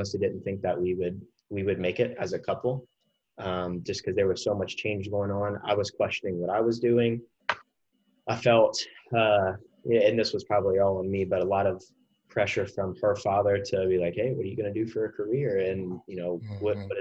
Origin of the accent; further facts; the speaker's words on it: Mobile, Alabama, United States; Yeah, so I'd say I grew up in Mobile, Alabama. Real big sports town, football, baseball.